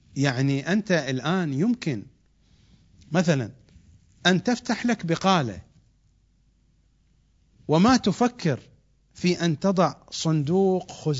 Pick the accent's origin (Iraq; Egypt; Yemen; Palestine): Iraq; ما عندنا في العراق نظام مصرفي حديث